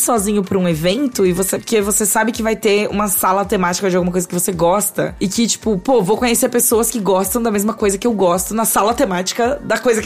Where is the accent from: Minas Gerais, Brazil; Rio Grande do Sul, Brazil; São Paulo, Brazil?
São Paulo, Brazil; Ribeirão Pires; Apesar disso, como eu cresci em Ribeirão Pires